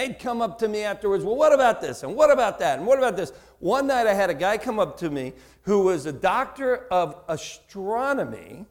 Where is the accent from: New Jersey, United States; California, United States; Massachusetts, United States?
New Jersey, United States; accent: Jersey; I have a lot of accent, and I'm from America. You know? I have a Jersey accent.